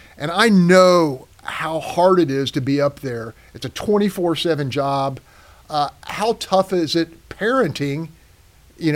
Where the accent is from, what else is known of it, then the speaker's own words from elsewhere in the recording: Texas, United States; Yeah, I'm from the Texas border, and a lot of my buddies from high school, some of the issues I have no interest in.